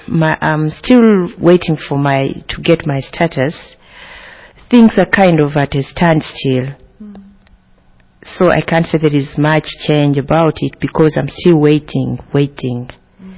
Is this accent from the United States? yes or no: no; Uganda; now in Ireland; I came from Uganda. I had problems with Uganda government, and then I had to flee the country.